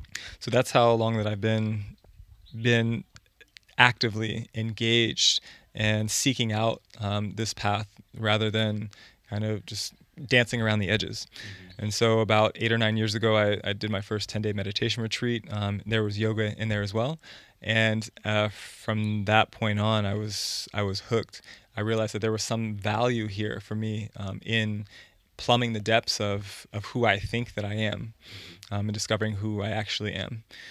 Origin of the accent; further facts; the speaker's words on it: Washington, United States; moved away as an adult; I'm originally from the States, from Washington State. And yeah, I've been abroad for, I guess coming on 14 years now. So I moved out of the States when I was 24.